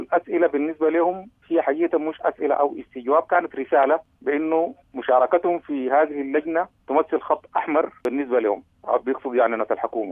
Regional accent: Sudan; نحن كلنا سودانيين

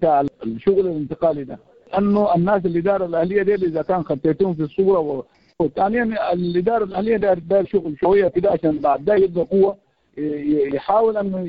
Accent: Darfur, Sudan; مشاكل دارفور، نحن من دارفور طبعا

